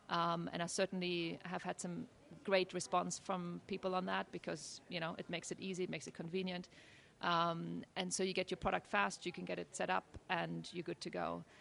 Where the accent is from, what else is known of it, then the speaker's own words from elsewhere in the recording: Germany; now in United States; I'm actually German. My husband is Danish, so we're kind of the European connection here. And we've been in the States for a very long time. But I guess I can't quite get rid of the accent